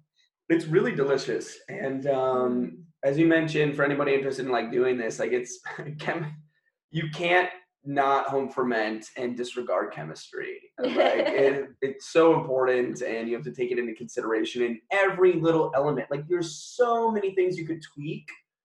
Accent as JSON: {"language": "English", "region": "Minnesota", "country": "United States", "tie": "born or raised there", "said": "I grew up in Minnesota, not Baku, but I'm in McDonald's high C and juice boxes my whole life"}